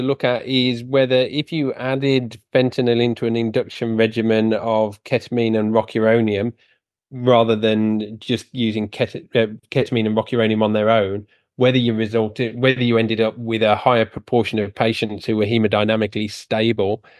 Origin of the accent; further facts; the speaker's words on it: United Kingdom; moved away as an adult; now in Sydney, Australia; I think, as anyone will guess from my accent, I am originally from the UK and did most of my training over there and then came to Sydney many moons ago